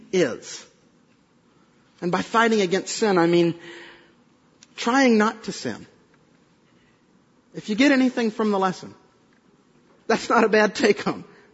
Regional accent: Texas, United States; also born or lived in Oklahoma; I was born technically in Oklahoma, but most of you know I was raised in West Texas, which is just this side of the culture gap, that I think actually is in Arkansas.

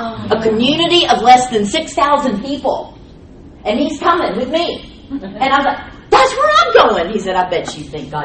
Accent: Japan; I'm a professor from Japan, and I felt this pressure in me

